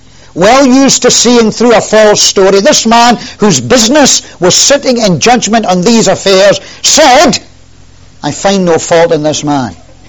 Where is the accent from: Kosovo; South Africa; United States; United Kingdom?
United Kingdom; Scotland; I don't come from this country, I come from Scotland.